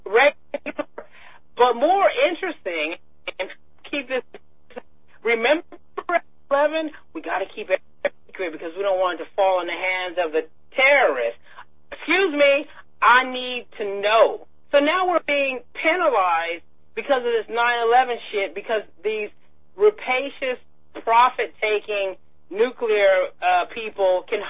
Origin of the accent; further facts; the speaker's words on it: United States; I mean, I was mortified as an American, first of all.